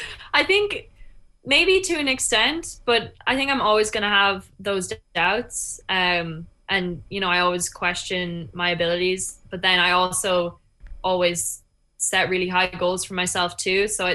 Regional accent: Ireland; now in United States; When I came home from the Olympics, I had a very fast turnaround. I only had 4 days here in Ireland, and then I went back to America.

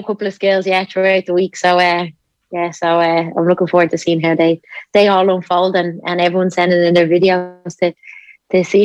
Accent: Ireland; I think obviously we're typically Irish.

